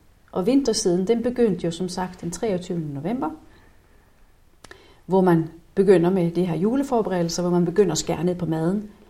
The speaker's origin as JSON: {"language": "Danish", "country": "Norway", "tie": "born or raised there"}